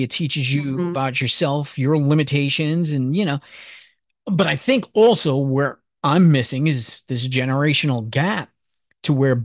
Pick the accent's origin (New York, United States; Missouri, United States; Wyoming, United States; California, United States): New York, United States; New York City; Because listen, I grew up in New York City, the Bronx, you know, school, everything was school ground rules